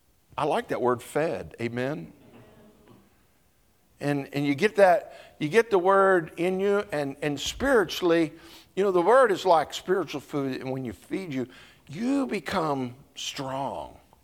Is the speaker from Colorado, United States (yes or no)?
yes; Steamboat Springs, Colorado, United States; I remember growing up in Colorado, Steamboat Springs, Colorado. That's my home.